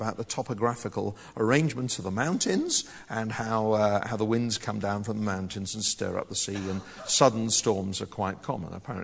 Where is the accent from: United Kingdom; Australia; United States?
United Kingdom; They wouldn't tell you, because we don't. We're British.